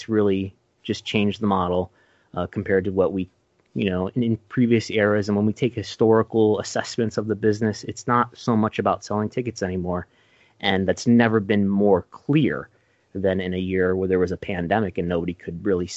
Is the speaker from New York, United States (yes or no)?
yes; Buffalo, New York, United States; So when I grew up here in Buffalo, and I used to watch WWF Superstars on my local Fox affiliate